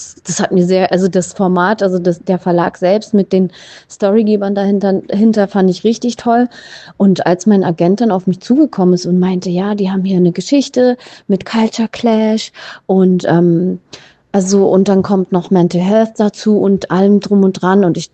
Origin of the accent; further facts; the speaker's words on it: Berlin, Germany; ich bin ja schon fast 42 und ich bin ja in Berlin groß geworden. Ich bin Berlinerin und ich bin halt multikulturell aufgewachsen. Mein Mann ist Türke. Ich habe selber mehrere Backgrounds in mir.